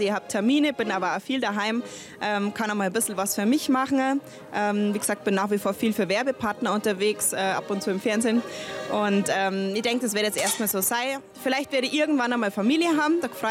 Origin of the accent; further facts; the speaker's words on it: Wallgau, Bavaria, Germany; Ich fühle mich wohl in Walgau, in meiner Heimat und habe trotzdem immer die Möglichkeit, woanders hinzufahren.